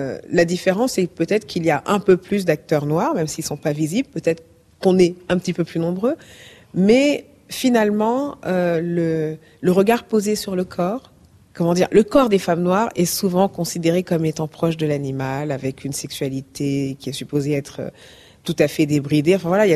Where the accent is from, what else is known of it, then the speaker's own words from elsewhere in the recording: France; J'ai grandi en France, je suis allée à l'école de la République